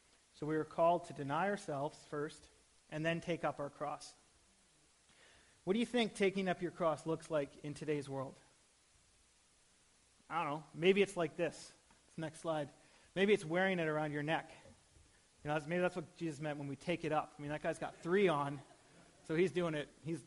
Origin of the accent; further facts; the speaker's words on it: Ontario, Canada; I grew up in Ontario, and all my family is there. It's about, I don't know how far, like 4,000 kilometers away or something.